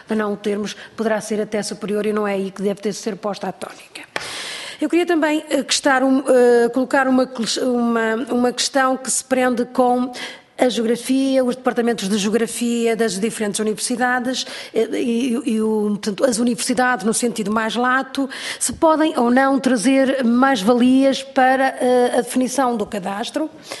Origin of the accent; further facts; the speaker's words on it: Porto, Portugal; que também sou do Porto, sou eleita pelo Porto.